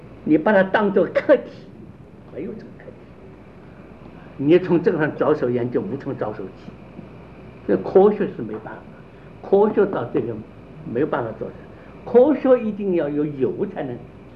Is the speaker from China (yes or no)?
yes; China; 我们中国人，我记得我小时候念这个《刚健意志录》